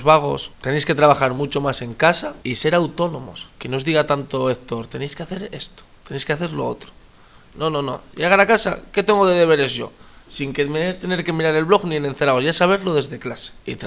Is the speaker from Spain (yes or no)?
yes; Candás, Asturias, Spain; Nací aquí en Candás, soy asturiano, candasín.